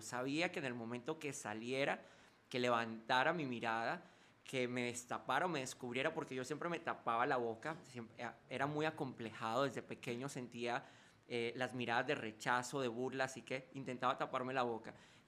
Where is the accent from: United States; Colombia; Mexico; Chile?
Colombia; Qué bueno que estás visitando mi tierra, que te han tratado bien. Pues nosotros felices de que hayan venido aquí a bendecir a nuestro país.